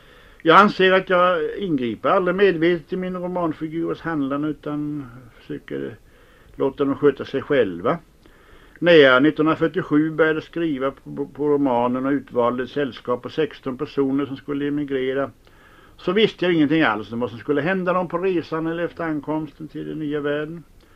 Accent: Småland, Sweden; Det var en gammal bonde från min småländska hemsocken

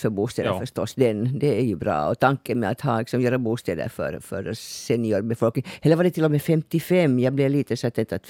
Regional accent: Porvoo, Uusimaa, Finland; liksom inte säga just då att jag är från Borgo.

